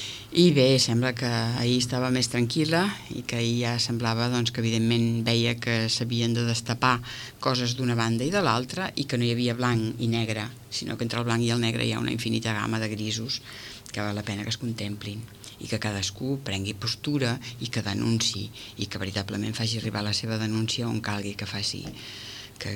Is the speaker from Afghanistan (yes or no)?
yes; Afghanistan; sóc una persona d'Afganistan